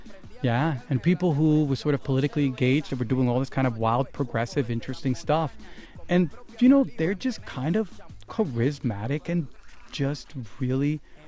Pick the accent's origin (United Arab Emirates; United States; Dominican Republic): Dominican Republic; Villa Juana, Distrito Nacional; I came out of a barrio. I am from Villajuana, you know.